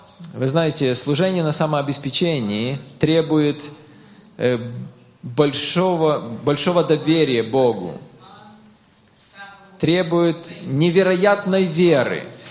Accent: Cairo, Cairo Governorate, Egypt; Мне нравится этот регион, потому что я вырос там. Я вырос в Каире, в Египте. Это мой дом был в детстве.

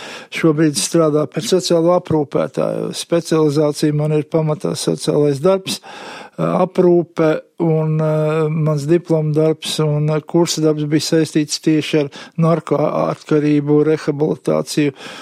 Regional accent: Riga, Latvia; būdams rīdzinieks, mēs Rīgā dzīvojam

